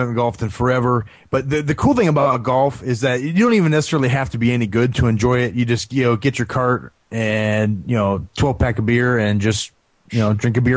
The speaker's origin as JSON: {"language": "English", "region": "Ohio", "country": "United States", "tie": "born or raised there", "also_born_or_lived": "Columbus", "said": "I grew up in Northeast Ohio where it's fanatical, and I lived in Columbus for a number of years."}